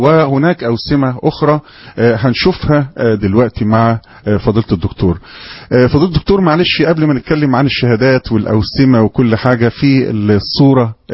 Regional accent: Egypt

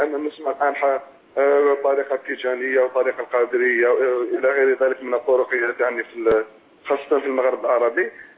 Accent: Algeria; moved away as an adult; now in France; أنا مواطن جزائري مقيم في فرنسا منذ 7 سنوات الآن.

